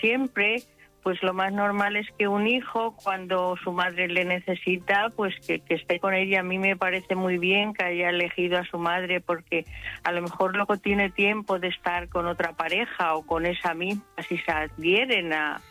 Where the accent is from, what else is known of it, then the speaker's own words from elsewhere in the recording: Toledo, Castilla-La Mancha, Spain; Soy de Toledo, pero amo Madrid.